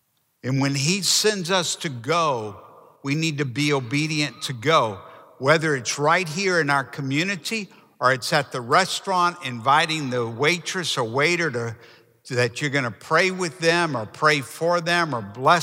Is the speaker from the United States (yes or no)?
yes; New Orleans, Louisiana, United States; I have such a burden for the city that I grew up in New Orleans.